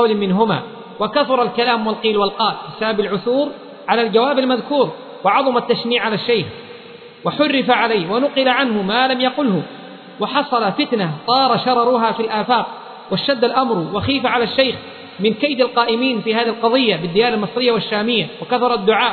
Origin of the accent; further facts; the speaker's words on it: Yemen; لكن الفتوى المعمول بها في المحاكم حتى عندنا في اليمن